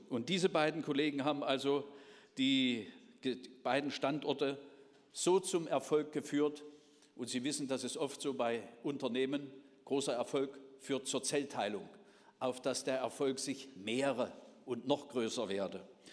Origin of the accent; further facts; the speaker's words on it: Central Germany, Germany; ich bin selbst hier in Mitteldeutschland geboren und aufgewachsen.